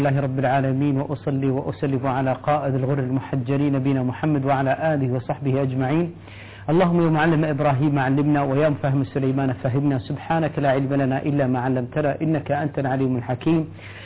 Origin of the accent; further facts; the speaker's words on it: Kuwait; وحتى يمكن عندنا في الكويت